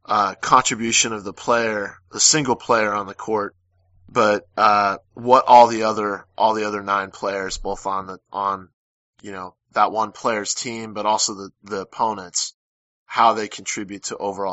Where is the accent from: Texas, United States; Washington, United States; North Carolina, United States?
Washington, United States; Seattle; this is very different than kind of what I grew up watching in Seattle, or what we grew up watching in Seattle.